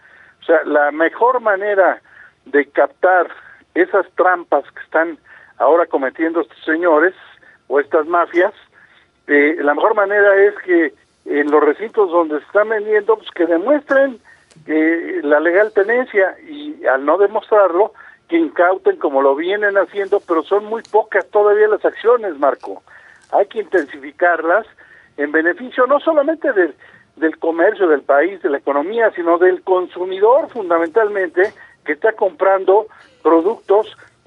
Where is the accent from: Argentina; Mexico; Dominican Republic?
Mexico; nosotros como empresarios mexicanos y serios